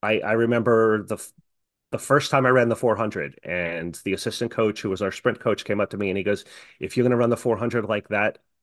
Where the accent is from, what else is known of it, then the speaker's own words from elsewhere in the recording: New York, United States; I was in Suffolk County in New York, which is part of the eastern half of Long Island.